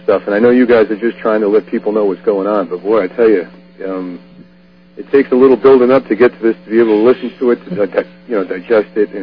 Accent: Cortland, New York, United States; now in Putnam Valley, United States; I'm from Putnam Valley. Well, originally I'm actually from the town of Cortland.

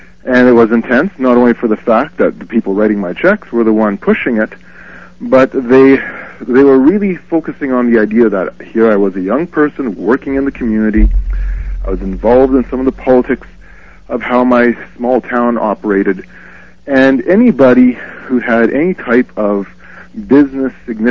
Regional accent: Manitoba, Canada; Manitoba, Canada, and my community that I was involved with had this special program for senior citizens in my hometown.

